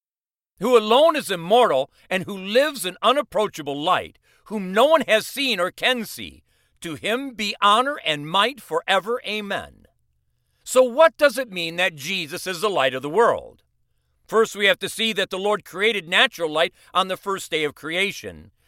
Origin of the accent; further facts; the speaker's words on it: Michigan, United States; I grew up in Michigan where half of the days of the year are overcast.